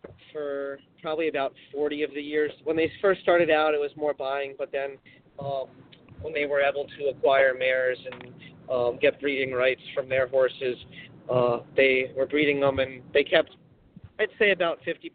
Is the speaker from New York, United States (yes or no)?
yes; Saratoga Springs, New York, United States; I grew up right around Saratoga Springs, New York